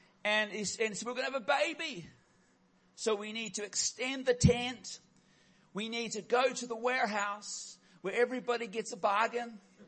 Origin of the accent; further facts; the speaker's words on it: Philippines; I grew up in the Philippines and I was at my parents' church there